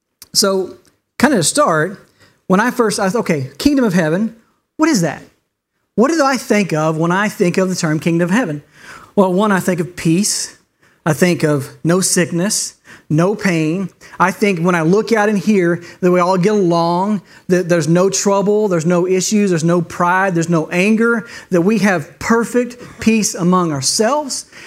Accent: Texas, United States; I'm from Texas, and in Texas, we have homecomings, and we love our homecomings.

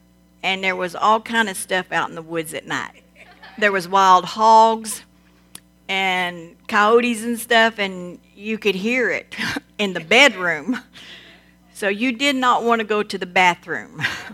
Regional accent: Texas, United States; Now, when I was young, I was raised in Southeast Texas, and the house we lived in had 3 bedrooms, 8 kids.

